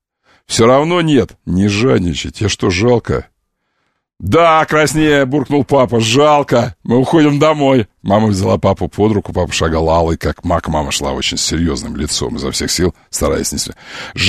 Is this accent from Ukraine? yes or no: yes; Ukraine; Я ведь украинец.